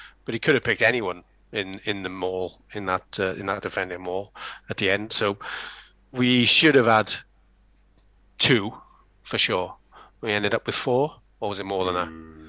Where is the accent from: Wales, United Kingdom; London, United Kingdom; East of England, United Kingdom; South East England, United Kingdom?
Wales, United Kingdom; as we know as Welsh fans, is around the corner